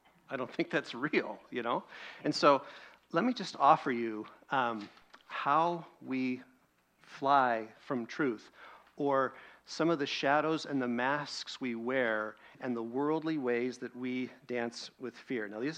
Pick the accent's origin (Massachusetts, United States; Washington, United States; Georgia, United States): Washington, United States; Seattle; moved away as an adult; You know, I just, hey … I'm here, I'm from Seattle.